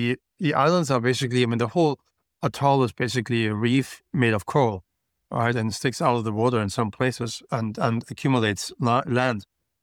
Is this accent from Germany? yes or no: yes; Germany; I mean, I grew up in Germany, right?